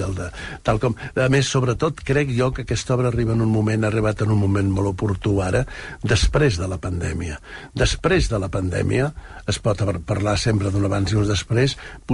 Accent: Mollet del Vallès, Catalonia, Spain; quan jo era petit, vivia a Mollet, on jo vaig néixer

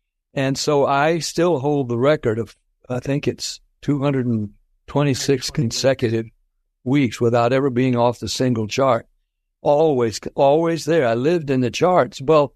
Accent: Nashville, Tennessee, United States; And of course, I was a homeboy from Nashville

